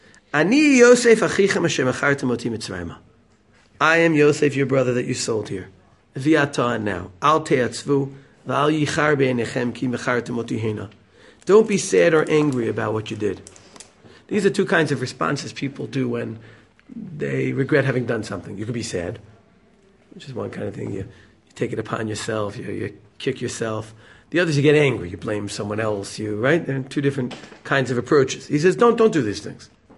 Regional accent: New York, United States; I'm from New York.

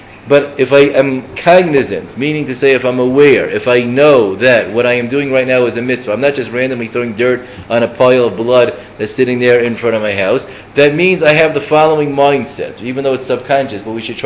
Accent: United States; the driver sensed that it wasn't so hard to tell as an American, because I didn't really claim my Russian was like pretty bad

